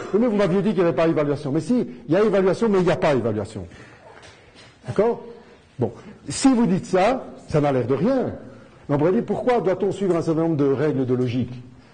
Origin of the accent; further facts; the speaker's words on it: Belgium; Puisque je suis belge, sûrement je dois faire des belgicismes sans m'en rendre compte